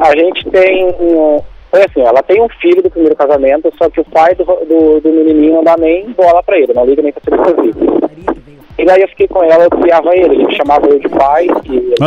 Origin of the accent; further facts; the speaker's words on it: Triunfo, Rio Grande do Sul, Brazil; Sou de Triunfo.